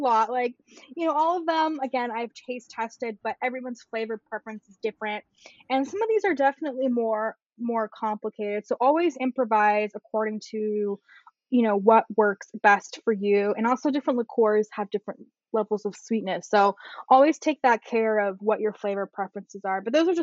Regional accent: California, United States; from the Bay Area. So like, I swear like a sailor in it.

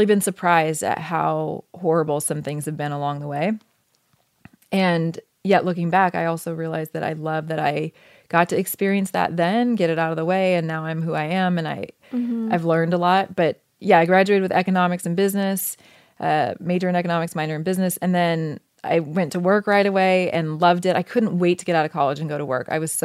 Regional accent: Oregon, United States; And I grew up in Oregon, which I loved.

